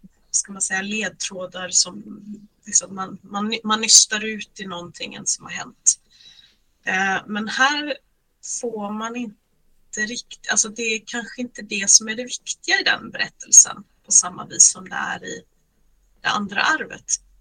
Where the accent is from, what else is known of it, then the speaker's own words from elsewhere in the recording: Västra Götaland County, Sweden; now in Norway; Bovallstrand. Jag har gått i skolan i Uddevalla, jag har studerat i Göteborg. Så Bohuslän är ju mitt hemlän, eller man ska säga. Och sen har jag flyttat till Norge